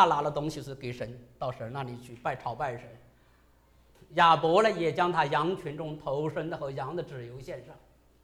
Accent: China; 我们中国人很多就孝心，养儿防老。

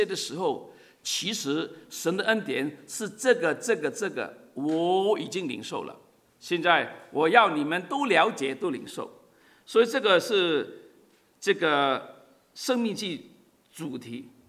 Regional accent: Guangdong, China; 我是广东人，

